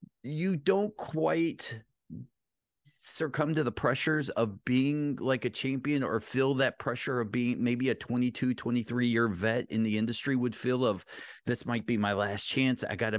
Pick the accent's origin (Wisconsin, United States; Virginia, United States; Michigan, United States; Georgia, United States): Georgia, United States; Ellenwood; I grew up in Ellenwood, Georgia, Clayton County area.